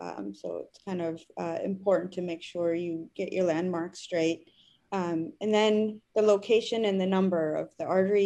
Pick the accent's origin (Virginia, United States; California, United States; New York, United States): New York, United States; So I grew up in New York, went to medical school in the Caribbean at St. Matthew's in Cayman Islands